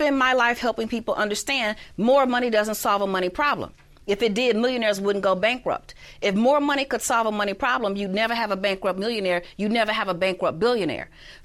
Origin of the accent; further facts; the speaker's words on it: Chicago, Illinois, United States; I was born and raised in Chicago.